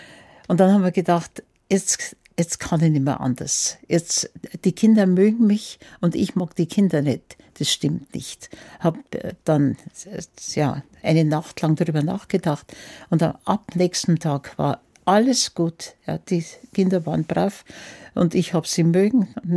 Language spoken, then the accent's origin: German; Niederding, Bavaria, Germany; also born or lived in Munich; Mein Geburtsjahr ist 1934, aber ich bin nicht in München aufgewachsen, sondern in Niederding, das kennen vielleicht ein paar, zwischen Erding und Freising, ein kleines Dorf mit einer sehr schönen Kirche.